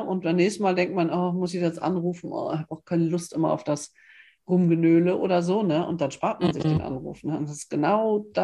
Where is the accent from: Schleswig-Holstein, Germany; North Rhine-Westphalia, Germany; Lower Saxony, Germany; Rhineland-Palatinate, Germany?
Lower Saxony, Germany; Osnabrück; born there; now in Emsland, Germany; Ich komme ja gebürtig aus Osnabrück und das ist ganz dicht an Hannover, Hochdeutsch. Ne? So. Mhm. Und dann wohne ich jetzt ja im Emsland, das ist dann wieder Plattdeutsch. Aber da ich dann zu spät hergezogen bin, kann ich das auch nicht.